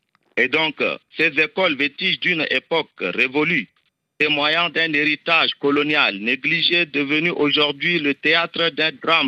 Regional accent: Pala, Chad; Je suis originaire de Pala. J'ai passé toute ma vie, la plupart de ma vie à Pala. De l'école primaire jusqu'en classe de terminale, j'ai obtenu mon bac à Pala.

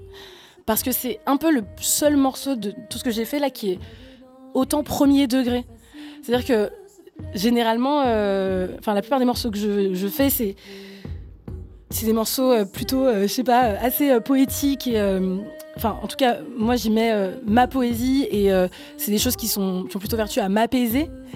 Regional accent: Cameroon; accent: French; Quand je suis ici, on se doute pas forcément que j'ai pas grandi ici. Mais voilà, dans mon cas, c'est vrai que c'est mon pays. Là, maintenant, quand je rentre au Cameroun, je dis que je rentre chez moi.

